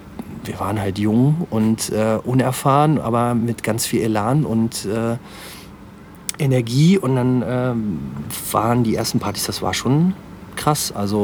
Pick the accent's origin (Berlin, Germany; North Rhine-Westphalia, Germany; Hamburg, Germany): North Rhine-Westphalia, Germany; Aachen; Also ich komme nicht gebürtig aus Aachen, aber bin natürlich hier zur Schule gegangen und auch hier zur Grundschule und so.